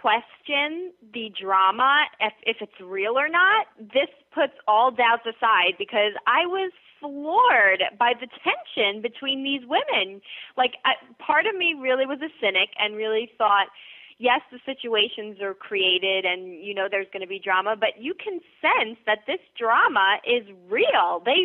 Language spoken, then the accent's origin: English; New York, United States; Yes, as a New Yorker, I love that site.